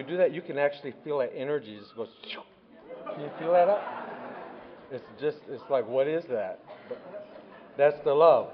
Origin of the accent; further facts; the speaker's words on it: United States; I am from the Mohican Nation, and our tribe is a clan system, so I was born for the Turtle Clan on my mother's side